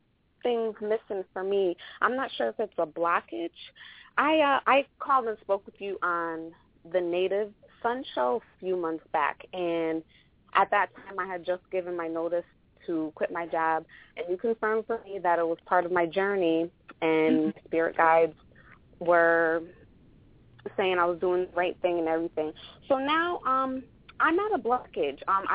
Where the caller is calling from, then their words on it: Connecticut, United States; I'm calling from Connecticut.